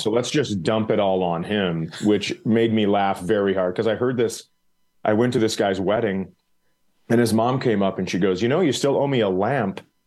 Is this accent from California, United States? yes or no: no; Fergus Falls, Minnesota, United States; I grew up in Fergus Falls. So if you go from Minneapolis to Fargo, North Dakota, it's a 4-hour drive.